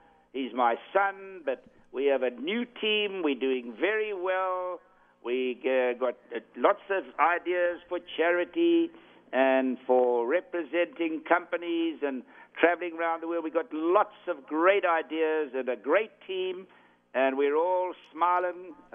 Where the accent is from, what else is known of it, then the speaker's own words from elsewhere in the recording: South Africa; that's the punishment that I've got to take as a South African. I said, I didn't invent segregation in my country.